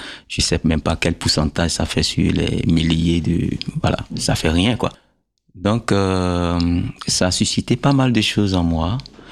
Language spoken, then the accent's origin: French; Abomey, Zou, Benin; born there; Déjà, tu sais que je suis né à Boumé, et la terre d'Aboumé, la latérite, j'avais travaillé la latérite, mais jamais l'argile.